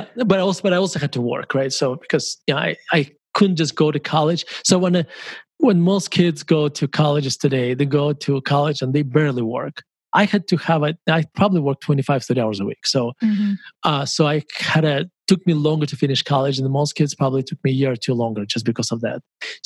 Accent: Russia; moved away; when I was growing up in Russia, if you told me what investing is

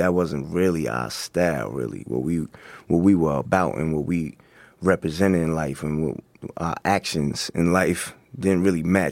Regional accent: Queens, New York, United States; He's like, where y'all from? We said, we're from Queens.

